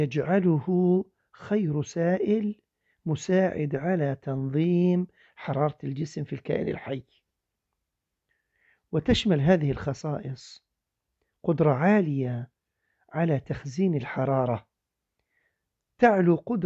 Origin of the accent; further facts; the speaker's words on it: Jordan; وأحيانا إحنا عندنا في الأردن مثلا قد يكون شهر 5 أيضا بارد